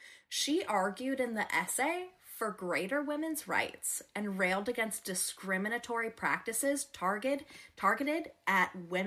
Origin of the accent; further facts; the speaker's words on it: New Jersey, United States; My home state.